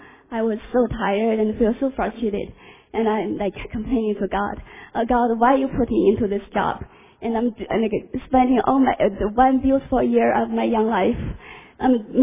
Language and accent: English; China; Actually, growing up in China, I was educated into an atheist.